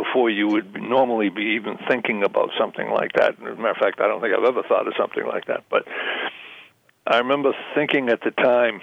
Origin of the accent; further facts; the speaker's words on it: Massachusetts, United States; I grew up in Massachusetts, but actually moved to New Hampshire because of the taxes.